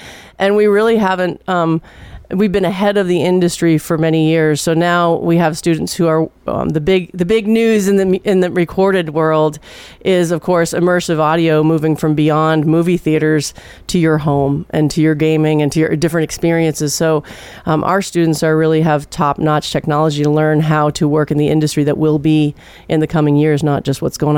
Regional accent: Boston, Massachusetts, United States; now in Murfreesboro, United States; well, you know, I'm a Bostonian in Tennessee

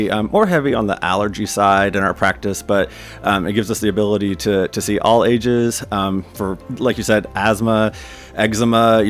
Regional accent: Tennessee, United States; Absolutely. I grew up with allergies and asthma.

